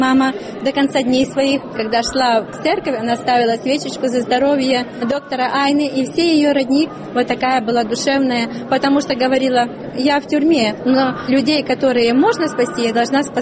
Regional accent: Norilsk, Krasnoyarsk Krai, Russia; born there; Когда меня спрашивают: ты украинка? Да, украинка. А откуда ты? Я говорю: с Норильска. Многие не понимают, потому что я родилась в Норильске.

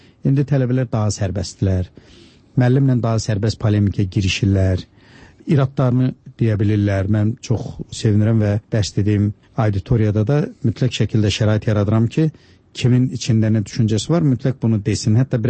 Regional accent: Babayl, Zangilan District, Azerbaijan; born there; mən o kənddə, bizim Zəngilanda doğulmuşam. Bizim kəndimiz Babayl deyilən kənddir.

